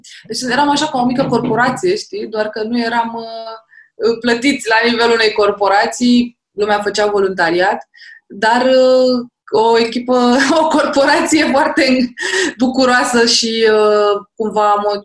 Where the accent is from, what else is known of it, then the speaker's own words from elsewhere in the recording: Giurgiu, Giurgiu County, Romania; cum ne-am dus și la Giurgiu, eu sunt de la Giurgiu